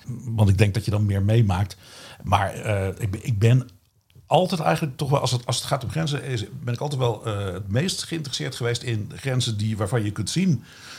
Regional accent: Noordwijk aan Zee, South Holland, Netherlands; Ik ben opgegroeid in Noordwijk aan Zee

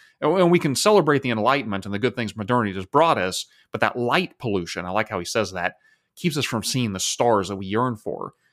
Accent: United States; because I'm also an American conservative.

